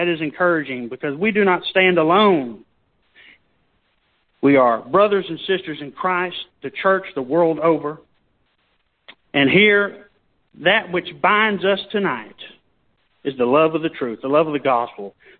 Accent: St. Augustine, Texas, United States; He is an old college football rival of my hometown in St. Augustine, Texas.

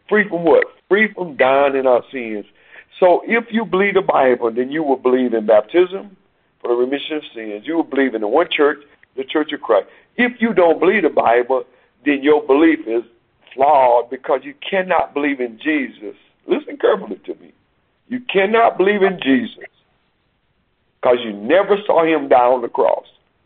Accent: Hempel, Texas, United States; from my hometown, men like yourself and others, we got some sound preachers from Hempel, Texas, a little small town, southeast Texas.

